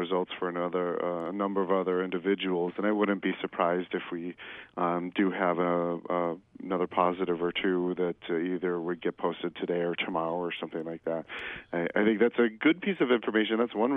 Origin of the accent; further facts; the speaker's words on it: Minnesota, United States; I'm from Minnesota originally. I grew up here. We are Minnesota tough, stoic people.